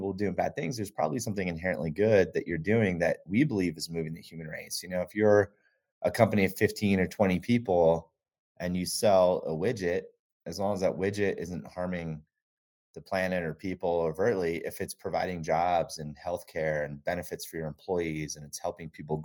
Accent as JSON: {"language": "English", "town": "Gunnison", "region": "Colorado", "country": "United States", "tie": "born or raised there", "said": "having been born and raised in Colorado, up in the mountains in Gunnison, Colorado."}